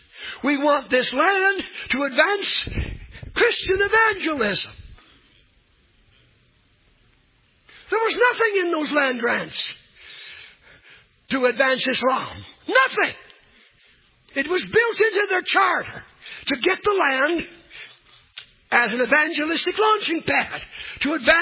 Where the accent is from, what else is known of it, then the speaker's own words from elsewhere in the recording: Canada; born there; I'm Canadian born.